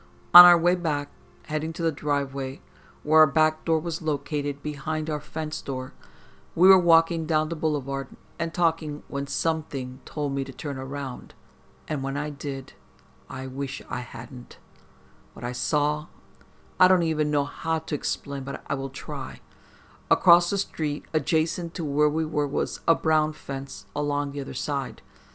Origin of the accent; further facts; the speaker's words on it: Missouri, United States; I grew up in Missouri.